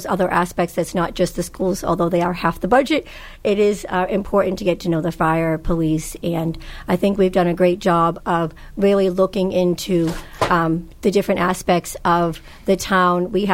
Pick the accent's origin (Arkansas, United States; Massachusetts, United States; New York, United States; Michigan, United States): Massachusetts, United States; Brockton; now in Kingston, United States; I am a Kingston resident for about 25 years now. I was born and raised in Brockton, Mass.